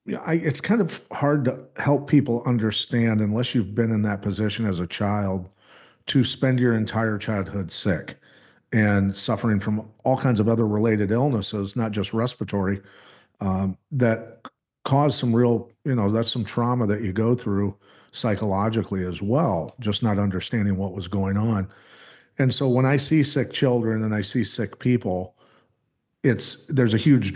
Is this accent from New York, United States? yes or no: no; Iowa, United States; now in North Dakota, United States; Born and raised in Iowa, yeah, but spend most of my time in North Dakota now.